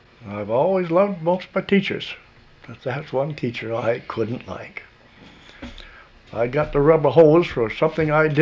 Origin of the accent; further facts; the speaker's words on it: Waitsfield, Vermont, United States; born there; I was born in Waitsfield, a back farm bordered on the town line of Warren.